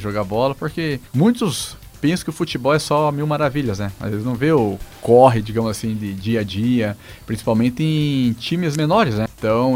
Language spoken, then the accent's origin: Portuguese; Porto União, Santa Catarina, Brazil; eu nasci aqui no São Cristóvão, ali que União da Vitória mesmo, sou natural de Porto União, na verdade, né? Só passo o trilho ali, mas sempre falei que eu era de União da Vitória. Então eu sou ali debaixo de São Cristóvão.